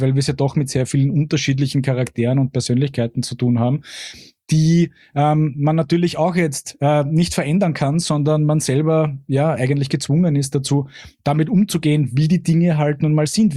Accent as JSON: {"language": "German", "region": "Vienna", "country": "Austria", "tie": "born there", "lives_now": "Salzburg, Austria", "said": "nachdem ich ja eigentlich gebürtiger Wiener bin, wie man vielleicht hört, ich aber meinen Lebensmittelpunkt mittlerweile in Salzburg habe, pendle ich zwischen diesen beiden Städten"}